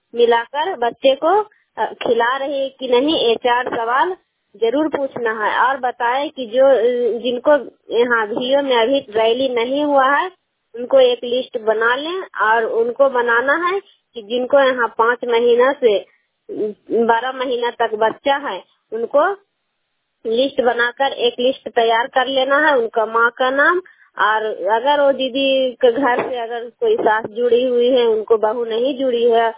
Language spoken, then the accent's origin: Hindi; Bihar, India